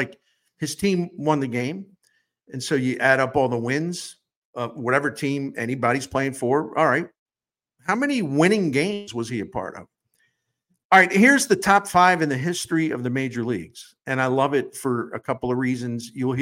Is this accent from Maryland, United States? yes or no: yes; Baltimore, Maryland, United States; We didn't like the Red Sox growing up in Baltimore